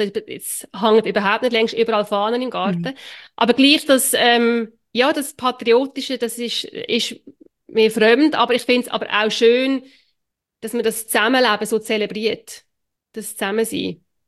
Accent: Switzerland; Und ich und mein Mann sind ja wirklich, also wir sind Schweizer. Und das wird mir, das, und ich bleibe Schweizerin.

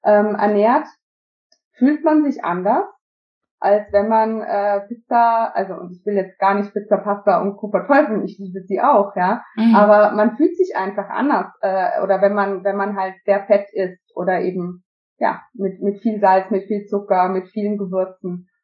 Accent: Austria; ich bin Österreicherin, das muss ich dazu sagen

